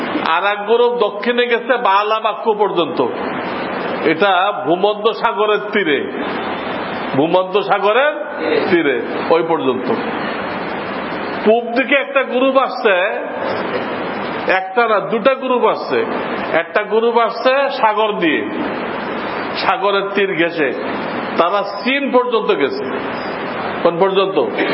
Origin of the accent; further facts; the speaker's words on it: Khulna, Khulna Division, Bangladesh; আমার বাড়ি খুলনা, খুলনা এলাকায় গেছে